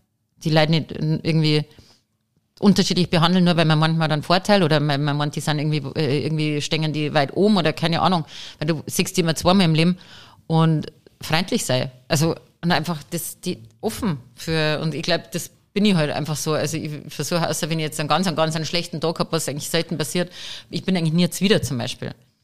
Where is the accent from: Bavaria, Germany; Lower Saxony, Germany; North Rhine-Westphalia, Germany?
Bavaria, Germany; Riedering; Es ist mitten in Riedering. Also mein Heimatort